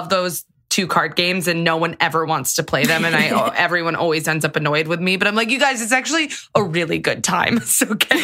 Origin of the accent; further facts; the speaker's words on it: Midwest, United States; I say aunt because I'm from the Midwest.